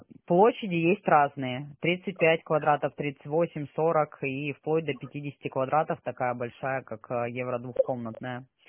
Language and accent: Russian; Sochi, Krasnodar Krai, Russia; Я тоже родом из Сочи, у меня родители в Сочи живут.